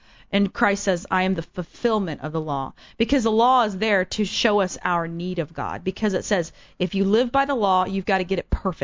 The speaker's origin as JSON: {"language": "English", "region": "Bible Belt", "country": "United States", "tie": "born or raised there", "said": "I grew up in the Bible Belt, right, and I didn't really grow up totally going to church"}